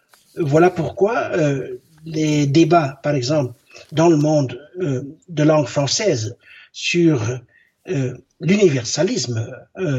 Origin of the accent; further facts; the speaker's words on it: Cameroon; born there; je suis né au Cameroun. Pour moi, le Cameroun est une invention coloniale